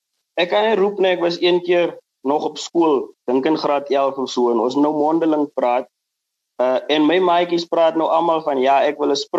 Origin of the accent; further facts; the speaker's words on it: Kimberley, Northern Cape, South Africa; ek is 24 jaar oud. Ek is gebore hierso in Kimberley in die Noord-Kaap, hierso groot geword, skool gegaan. Ek het gestudeer ook hierso aan ons universiteit, Saltplaatjie Universiteit. En ek is maar grootgemaak met 'n groot liefde vir Afrikaans.